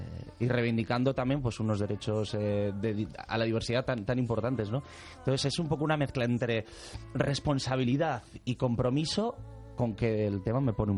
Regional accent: Bilbao, Basque Country, Spain; now in Madrid, Spain; Yo no soy de Madrid, yo soy de Bilbao, vine hace 13 años a Madrid.

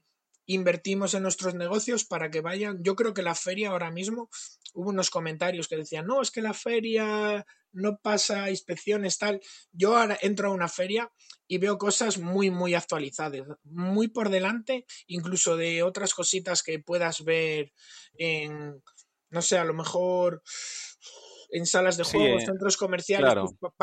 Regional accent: León, Castile and León, Spain; yo soy de León, voy a una feria de Madrid

